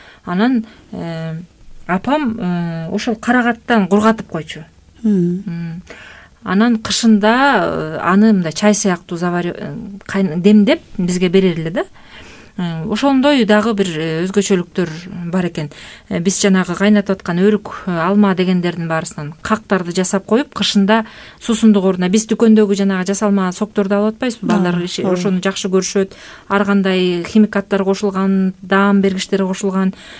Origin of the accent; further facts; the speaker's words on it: At-Bashy, Naryn Region, Kyrgyzstan; менин бала чагымда бизде нарында, ат башыда, тоонун этегиндеги айыл